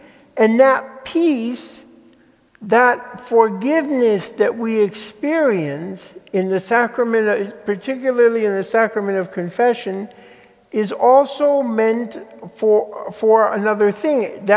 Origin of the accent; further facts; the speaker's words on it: Connecticut, United States; I remember growing up in Connecticut and on the East Coast, I had a lot of exposure to many different faiths